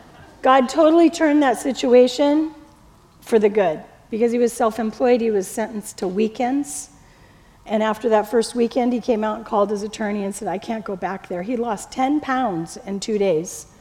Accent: California, United States; I'm from Orange County, so I grew up at Disneyland

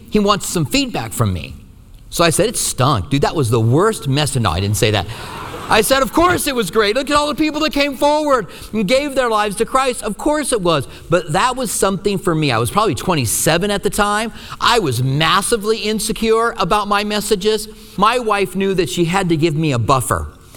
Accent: Albuquerque, New Mexico, United States; I'll never forget the first time. I grew up in Albuquerque, and Raul Reese was on the radio with Pastor Chuck Smith.

